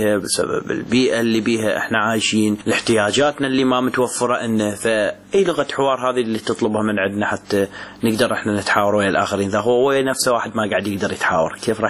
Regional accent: Iraq; بعيدة علينا كلش بعيدة إحنا كمجتمع عراقي

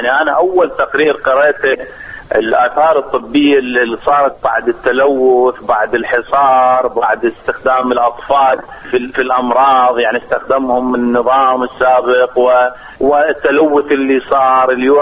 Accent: Mahmudiyah, Baghdad Governorate, Iraq; أنا من مواليد بغداد الحقيقة، ولكن حياتي كلها يعني طفولتي و المتوسطة والإعدادية كلها كانت في مدينة المحمودية العزيزة على قلبي كلش،

